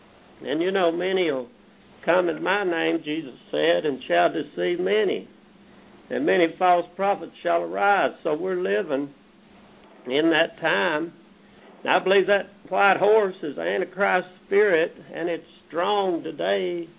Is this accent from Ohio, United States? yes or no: yes; Ohio, United States; We're from Ohio up here, and of course you know us